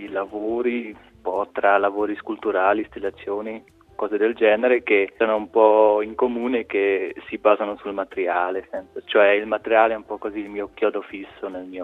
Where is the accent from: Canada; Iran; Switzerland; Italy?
Switzerland; Rhäzüns, Grisons; Sì, è abbastanza verde, non siamo ancora così proprio in montagna, ma si inizia a intravedere le vette